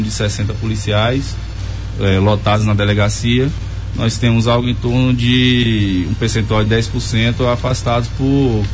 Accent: Itapetinga, Bahia, Brazil; Eu sou daqui da região, sou de Itapetinga

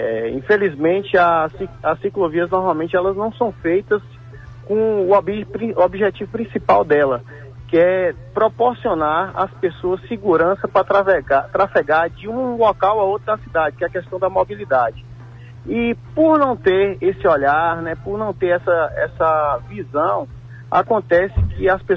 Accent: Vitória da Conquista, Bahia, Brazil; esse é o nosso papel como conquistense, né, como cidadão. Como brasileiro

